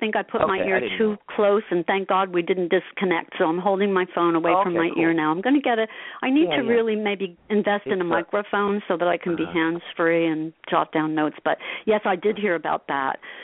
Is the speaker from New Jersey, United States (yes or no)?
yes; Asbury Park, New Jersey, United States; also born or lived in Elmhurst; And I went to parochial school in Asbury Park. I grew up in Asbury and also in Elmhurst later years.